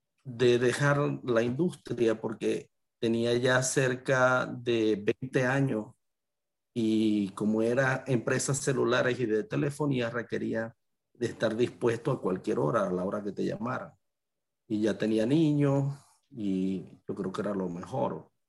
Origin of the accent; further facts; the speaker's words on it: Sabanete Palma, Zulia, Venezuela; also born or lived in Maracaibo; Pero inmediatamente mis papás me trasladaron a la ciudad de Los Puertos y también soy oriundo de allá de Sabanete Palma, un pequeño pueblo pesquero a donde crecimos ambos.